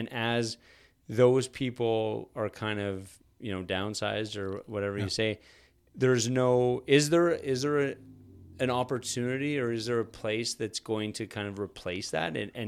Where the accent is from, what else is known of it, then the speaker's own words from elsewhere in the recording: Red Deer, Alberta, Canada; When I was a kid, I grew up in Red Deer and we had a local news station